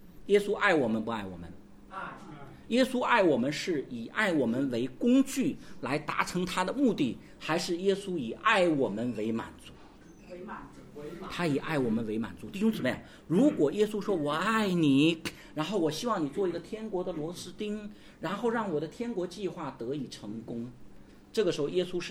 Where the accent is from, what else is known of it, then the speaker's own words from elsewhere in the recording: China; 因为我们中国人天然的观念，从小受的教育，养儿防老啊